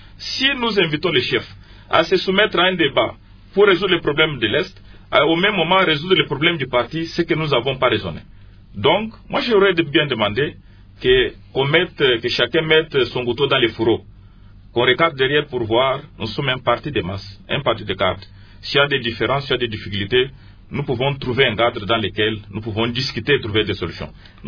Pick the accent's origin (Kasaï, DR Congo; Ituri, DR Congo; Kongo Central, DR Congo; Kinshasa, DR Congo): Kasaï, DR Congo; Je suis de Kassai, bien entendu, mais la question qui concerne l'Est